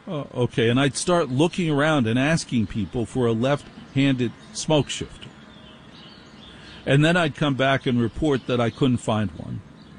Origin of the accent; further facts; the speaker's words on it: Maplewood, New Jersey, United States; I grew up in Maplewood, New Jersey, where the scariest thing that happened is if they forgot to pick up the trash on Wednesday.